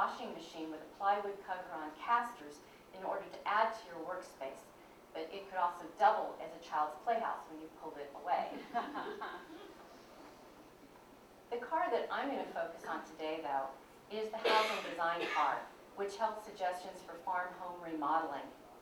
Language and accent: English; California, United States; She was a Westerner, and since I'm from California, perhaps I found her even more compelling because of that.